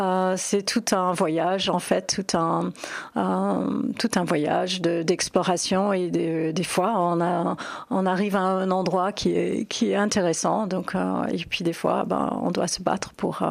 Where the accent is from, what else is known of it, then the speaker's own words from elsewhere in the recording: New York City, New York, United States; French is a second language; Je viens de New York, de Manhattan, où j'ai grandi. J'ai passé mes 20 premières années de vie, donc à Manhattan.